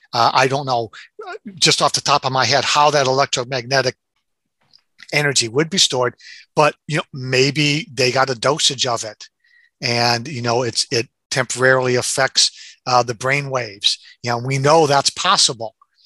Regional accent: Detroit, Michigan, United States; Because I was born and raised in Detroit.

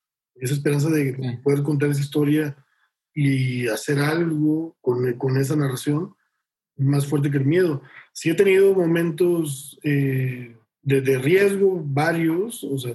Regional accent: Monterrey, Nuevo León, Mexico; yo soy de Monterrey y sí soy alguien con más inquietudes hacia lo que se conocía como la izquierda antes, ¿no? Y sobre todo la izquierda social. Entonces, siendo de Monterrey

